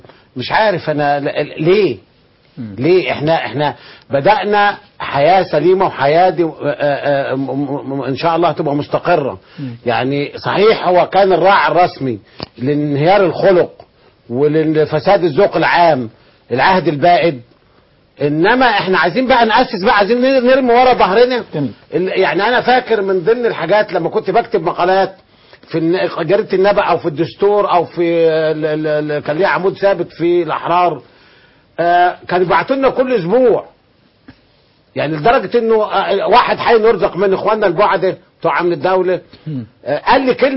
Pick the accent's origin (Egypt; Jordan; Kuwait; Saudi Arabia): Egypt; Upper Egypt; أنا راجل ريفي متربي في قرية من قرى صعيد مصر